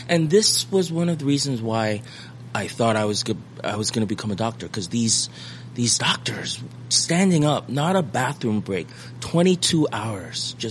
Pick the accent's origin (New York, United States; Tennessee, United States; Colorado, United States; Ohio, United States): New York, United States; Manhattan; growing up in Manhattan, there are no malls.